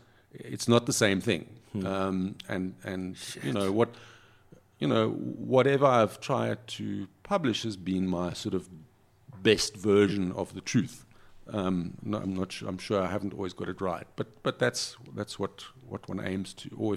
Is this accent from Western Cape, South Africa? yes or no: yes; Cape Town, Western Cape, South Africa; also born or lived in Pretoria / Durban; I was born in Pretoria, and I went to school in Cape Town.